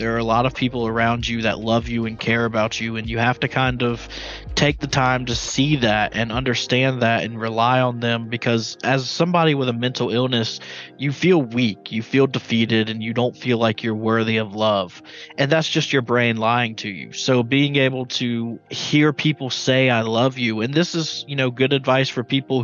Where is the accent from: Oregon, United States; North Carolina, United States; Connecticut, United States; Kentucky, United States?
North Carolina, United States; Leland; My hometown is Leland, North Carolina, which is about 15 minutes outside of Wilmington, North Carolina, right on the coast.